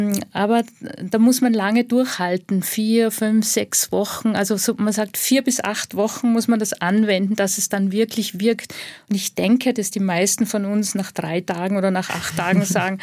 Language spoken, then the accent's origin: German; Salzburg, Austria; Also da, wo ich herkomme, in Pinzgau, sagt man, bei einer Hochzeit wird dem Bräutigam Rosmarin angesteckt